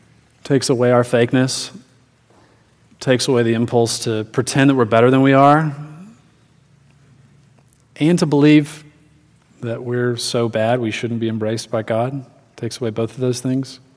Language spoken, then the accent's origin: English; Atlanta, Georgia, United States; now in Greenville, United States; I said, oh, I grew up in Atlanta. I'm living in Greenville now, so I guess I'm from the South.